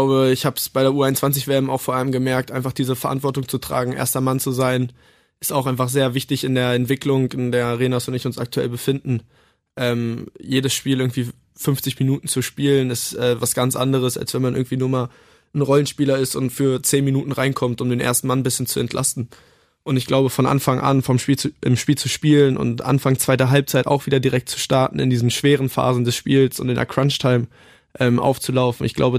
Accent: Hanover, Lower Saxony, Germany; ich komme aus Hannover, meine Familie ist hier, ich lebe auch noch zu Hause.

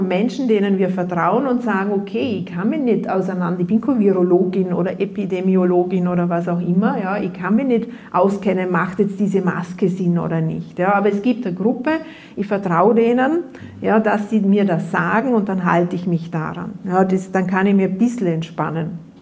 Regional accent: Vorarlberg, Austria; ich bin ja Vorarlbergerin und für uns war das immer ein bisschen, wir sind ja wahrscheinlich ein bisschen mehr direkte Demokratie und schweizaffin, aber vor allem weit, weit weg von Wien gewesen immer.

